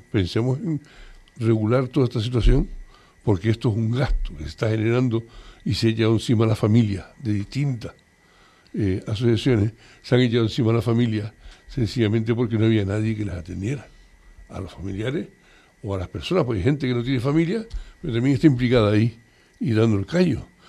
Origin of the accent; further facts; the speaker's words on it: Canary Islands, Spain; Yo no nací en Fuerteventura, nací en Canarias no, sin ningún tipo de complejo, soy canario, punto.